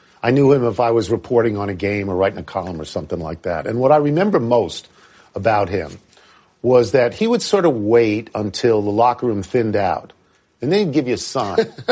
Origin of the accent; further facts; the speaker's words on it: New York, United States; I grew up near New York City, and I have a deep respect for what it means to be a star in a real big city.